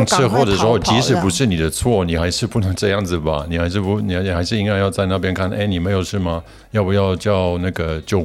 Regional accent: Germany; Chinese is a second language; now in Taiwan; 我不能把我就是身为一个德国人，可能之前习惯在德国交通的一些正常的状况

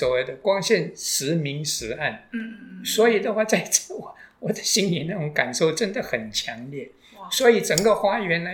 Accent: Malaysia; 是我有一次回到我的故乡给马来西亚。

